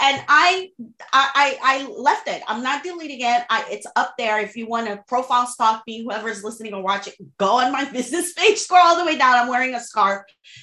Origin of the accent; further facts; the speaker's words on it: Haiti; English is a second language; I'm bilingual. I'm from Haiti. I'm Haitian. I'm Caribbean. I speak French and Creole fluently. Every now and then you're going to hear the accent, right?